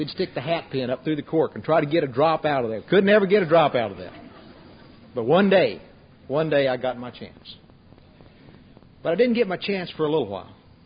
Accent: Texas, United States; I was raised in West Texas in a nice little community, 1,500 people in the town, and I lived about 10 miles north of there. And I was a happy kid. My folks were two-generation Texans

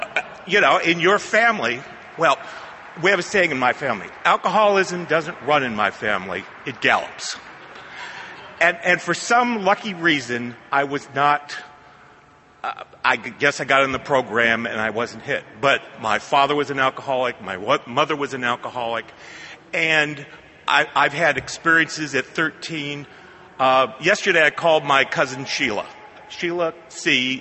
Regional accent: Hammond, Indiana, United States; When I was growing up in Hammond, Indiana, and those of you who know where Hammond is, it's the place where Gene Shepard did the Christmas Story and all of that.

